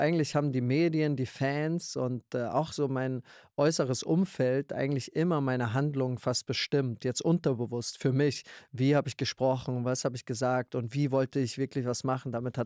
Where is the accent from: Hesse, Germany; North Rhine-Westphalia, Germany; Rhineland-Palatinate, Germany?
Rhineland-Palatinate, Germany; Ludwigshafen; Also erstmal sehr, sehr behütet aufgewachsen. Family, meine Eltern noch zusammen gewesen und einmal noch heute zusammen verheiratet in Ludwigshafen. Ludwigshafen am Rhein ist eine Industriestadt.